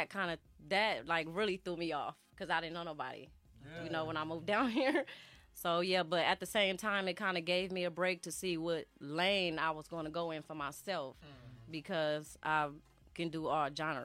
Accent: California, United States; now in Mississippi, United States; So, I am originally from California, West Coast. Yep, whoop, whoop. That's where … come from, behind my name. But definitely, I represent, you know, Mississippi, too. I've been down there about 12 years.

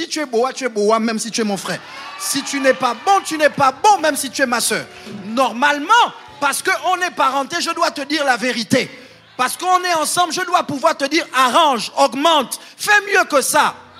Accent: Port-Gentil, Ogooué-Maritime, Gabon; J'ai grandi à Port-Gentil

